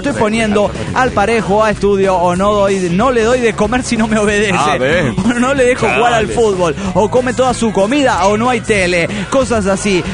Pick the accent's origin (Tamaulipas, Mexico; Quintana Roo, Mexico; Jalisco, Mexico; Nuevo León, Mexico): Quintana Roo, Mexico; Chetumal; de Chetumal, Quintana Roo.